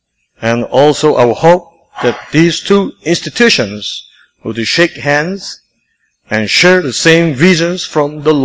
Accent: South Korea; Dr. Im and I, we are from South Korea, not North.

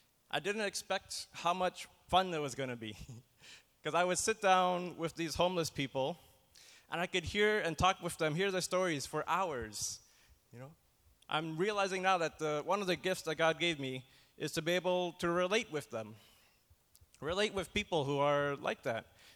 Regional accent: Canada; I grew up in Canada, and my family was very poor. My dad was a pastor from Malaysia

